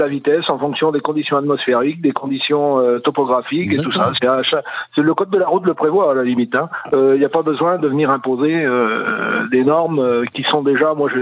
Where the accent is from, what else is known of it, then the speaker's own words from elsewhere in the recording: Brittany, France; même chez nous en Bretagne quand même